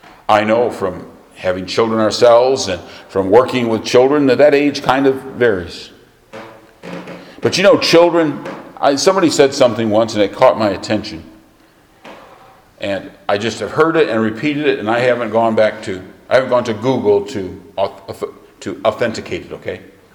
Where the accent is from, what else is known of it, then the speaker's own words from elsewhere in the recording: Michigan, United States; when I grew up in church in Michigan, our church did not have a nursery.